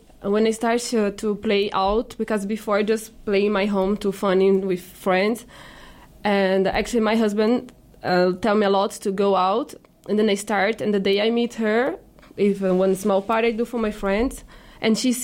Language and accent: English; Brazil; English is a second language; I'm from Brazil